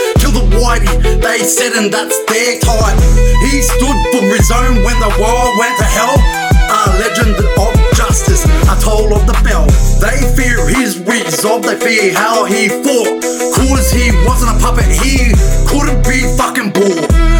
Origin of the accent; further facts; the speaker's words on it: Woodridge, Queensland, Australia; Tell you what, I'm from Woodridge.